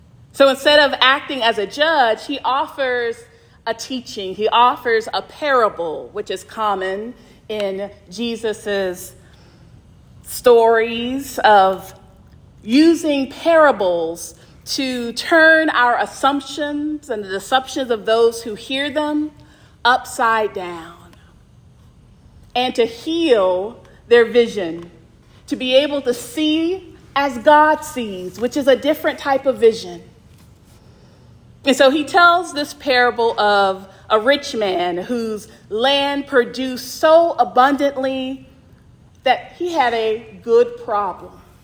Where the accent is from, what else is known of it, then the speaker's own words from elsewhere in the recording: Georgia, United States; I'm from Georgia, so I am used to being asked in the grocery store, am I saved?